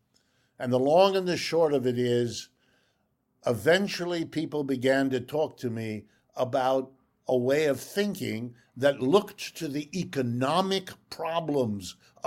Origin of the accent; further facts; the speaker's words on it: Ohio, United States; born there; first language German; English is a second language; My first language is German, my second language is French, and I learned English only when they dropped me into kindergarten here in the United States. I was born to my refugee parents in Ohio and have lived and worked in the United States all my life.